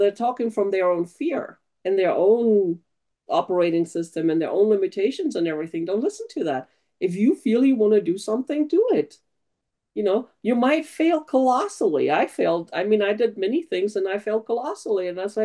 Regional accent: Germany; English is a second language; now in United States; I grew up in Germany like you, and English is my second language

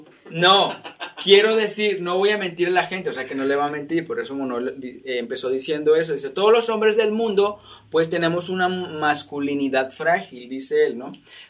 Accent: Mexico; Como buenos mexicanos, andamos haciendo un desverge.

